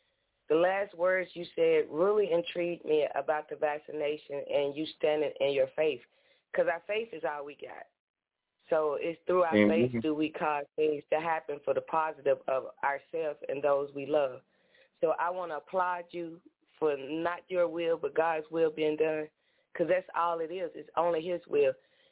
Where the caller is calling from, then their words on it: Nashville, Tennessee, United States; And I'm calling from Nashville.